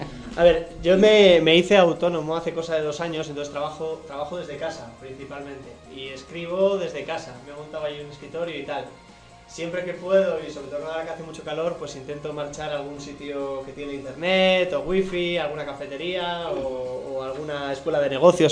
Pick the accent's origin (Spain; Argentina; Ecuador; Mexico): Spain; Bilbao, Basque Country; now in Madrid, Spain; Yo soy de Bilbao, pero vivo aquí en Madrid, en el barrio La Prospe.